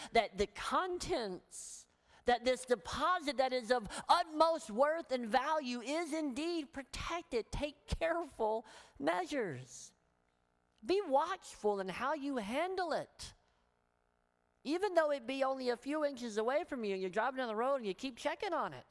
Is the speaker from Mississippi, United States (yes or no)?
no; Tennessee, United States; I'm from Tennessee, so I do the best I can, okay?